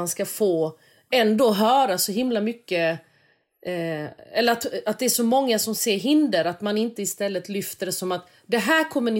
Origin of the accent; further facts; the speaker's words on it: Växjö, Kronoberg County, Sweden; moved away as an adult; Jag lagade inte så mycket mat när jag bodde hemma i Växjö, men jag flyttade när jag var 19 för att plugga i Lund.